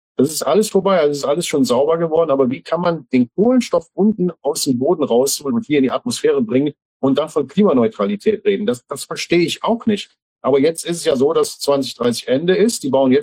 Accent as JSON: {"language": "German", "region": "North Rhine-Westphalia", "country": "Germany", "said": "Ich komme ja hier aus der Braunkohleregion, ne? Also hier hinten sind die Tagebau Hambach und so weiter, Hambacher Forst kennt ihr alle."}